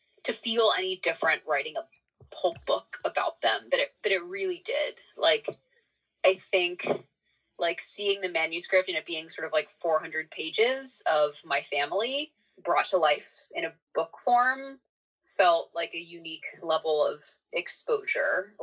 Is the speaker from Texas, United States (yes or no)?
yes; Texas, United States; I mean, I had a lovely childhood, but it was like, I mean, it was hard in the way that, like, being a kid of color in the 90s and early 2000s was